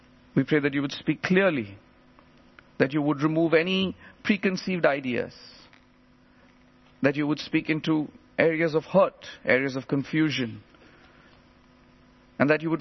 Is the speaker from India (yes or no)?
yes; India; now in England; I don't know if you feel it here in England, but I come from India.